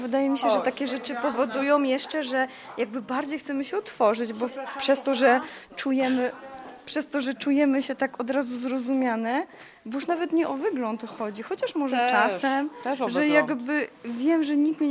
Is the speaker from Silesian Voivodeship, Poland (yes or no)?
no; Zielona Góra, Lubusz Voivodeship, Poland; Ja jestem na przykład z Zielonej Góry.